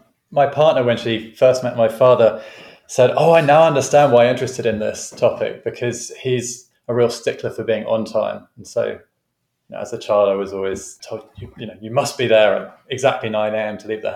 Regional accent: London, United Kingdom; moved away; the one thing that I kept coming back to was the fact I grew up in London. And whilst I've not lived there for years now, I still strongly identify as a Londoner.

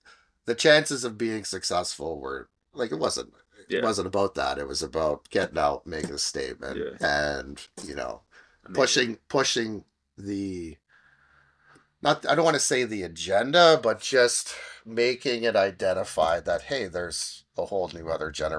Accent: Sudbury, Ontario, Canada; and I'm from Sudbury, right?

